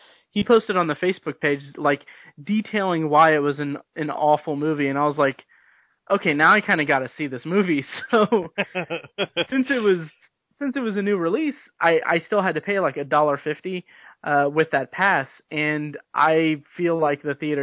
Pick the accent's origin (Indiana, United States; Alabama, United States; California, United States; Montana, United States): Indiana, United States; Indianapolis; I grew up in Indianapolis in the 90s, and like I had no context. Like I don't, like I was exposed to rap music in the suburbs